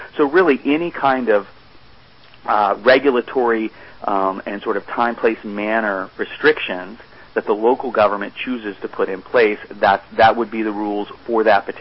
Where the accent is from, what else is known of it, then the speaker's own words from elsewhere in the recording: Texas, United States; I grew up in Texas, and I know that it is still the case there